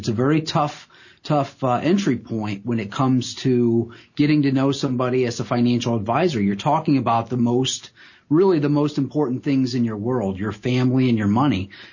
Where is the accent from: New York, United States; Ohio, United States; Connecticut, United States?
Ohio, United States; Pemberville; I mean, growing up in Pemberville, Ohio, it's not the fanciest of folks that we're typically working with.